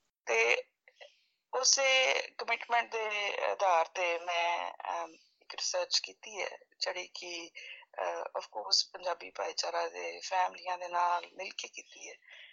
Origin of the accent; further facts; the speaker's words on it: Amritsar, Punjab, India; now in Australia; ਮੈਂ ਪੰਜਾਬ ਦੇ ਅੰਮ੍ਰਿਤਸਰ ਜ਼ਿਲ੍ਹੇ ਦੇ ਵਿੱਚ ਜੰਮੀ ਪਲੀ। ਮੈਂ ਆਸਟ੍ਰੇਲੀਆ 2005 ਵਿੱਚ ਆਈ ਹਾਂ